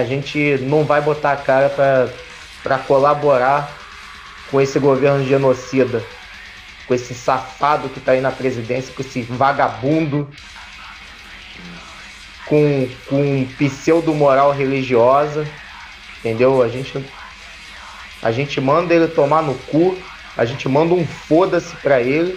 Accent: Rio de Janeiro, Brazil; Nós todos somos da capital do Rio de Janeiro, mas cada um mora num bairro, né?

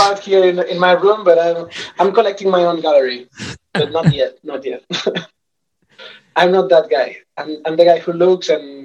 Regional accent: Sabadell, Catalonia, Spain; now in Birmingham, United Kingdom; So I come from Sabadell. It's not the best city in the world, but it's close to Barcelona.

